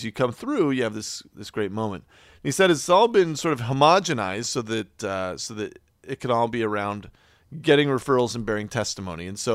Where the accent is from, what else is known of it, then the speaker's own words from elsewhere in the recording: Missouri, United States; because I'm from Northwest Missouri, so like in my area is Liberty Jail, Independence Visitor Center.